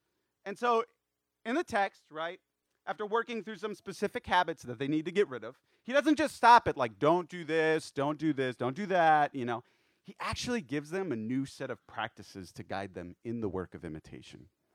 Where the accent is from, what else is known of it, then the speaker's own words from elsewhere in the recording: Texas, United States; when I think about kindness, growing up in Texas, like being kind meant like insulting people nicely, right?